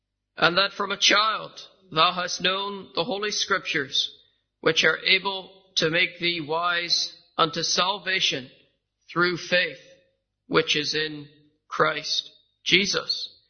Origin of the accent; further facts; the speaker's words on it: Japan; And that was home to us and normal to us as children growing up in Japan.